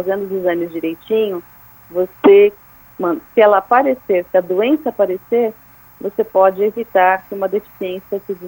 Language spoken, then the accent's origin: Portuguese; Brazil; e nós, como brasileiros, temos que cada vez mais ficarmos atentos à prevenção de doenças